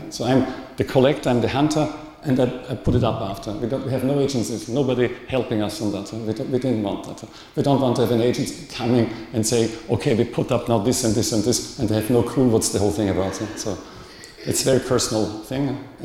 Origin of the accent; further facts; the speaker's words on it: Vienna, Austria; I'm from Vienna.